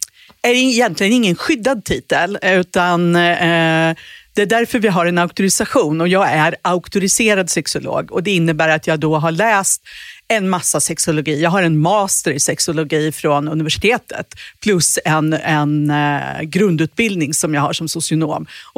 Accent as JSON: {"language": "Swedish", "region": "Dalarna County", "country": "Sweden", "tie": "born or raised there", "said": "Och jag var hemma i Dalarna på sommarlovet"}